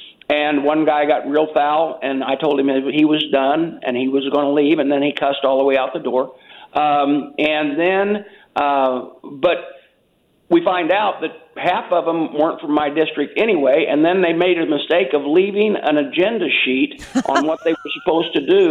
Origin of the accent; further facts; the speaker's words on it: Illinois, United States; because remember, I'm from Illinois